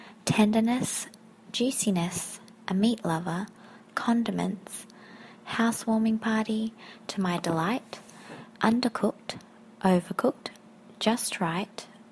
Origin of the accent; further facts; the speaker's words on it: Argentina; I'd like to talk about asado, which is the most traditional and popular meal in my home country, Argentina.